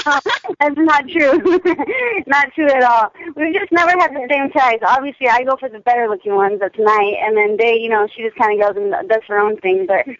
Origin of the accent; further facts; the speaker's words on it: Gallup, New Mexico, United States; we're originally from New Mexico, Gallup, New Mexico. My dad is listening right now. So we grew up there